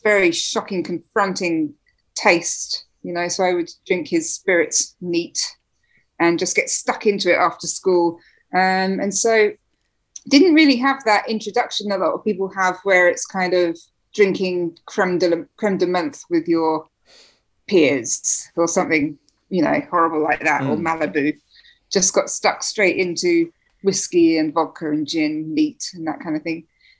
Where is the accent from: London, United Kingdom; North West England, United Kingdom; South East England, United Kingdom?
South East England, United Kingdom; Slough; I grew up in Slough, a bit of a disappointing place